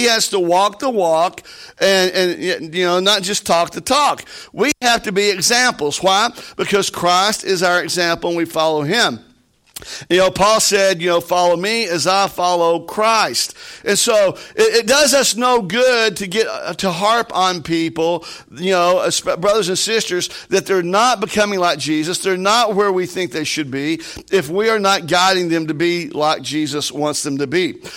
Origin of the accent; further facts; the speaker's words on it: Knoxville, Tennessee, United States; I'm from the South. Tennessee. I grew up in East Tennessee. In Knoxville, my blood runs orange.